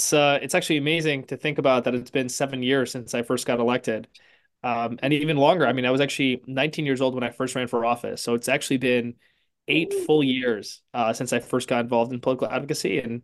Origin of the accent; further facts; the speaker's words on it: Jersey City, New Jersey, United States; growing up in Jersey City, post 9/11